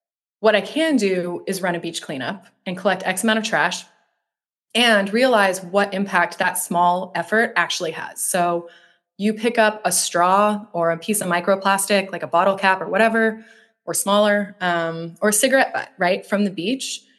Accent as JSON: {"language": "English", "town": "Portland", "country": "United States", "said": "I mean, I'm obviously from Portland, so like I spend a lot of time in nature"}